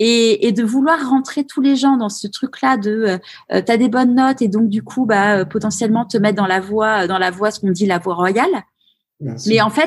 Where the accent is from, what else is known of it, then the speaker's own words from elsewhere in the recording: Neuilly-sur-Seine, Île-de-France, France; moi j'ai grandi à Neuilly-sur-Seine, hein